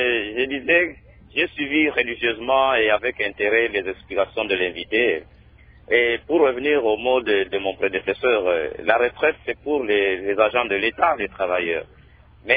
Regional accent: Kasaï-Central, DR Congo; Bon, récemment, chez nous, au Kassai Central, j'entends parler des INSS, INSS qui a fait ceci, qui a fait cela.

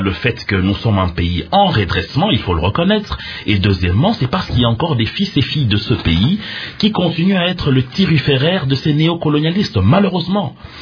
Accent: DR Congo; vous et moi, en tant que Congolais

